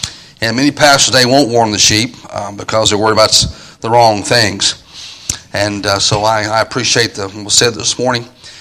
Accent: Missouri, United States; moved away as an adult; also born or lived in US South; now in England, United Kingdom; I'm from Missouri originally, and then lived in the South for about 9 years before I went to England.

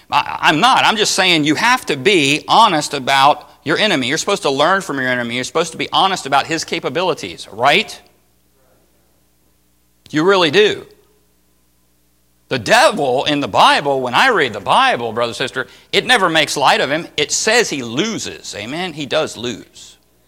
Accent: Texas, United States; Man, I'm from Texas and I hate snakes.

